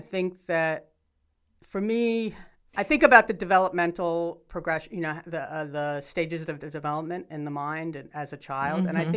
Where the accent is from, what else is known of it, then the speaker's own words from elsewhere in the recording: New York City, New York, United States; On the Lower East Side.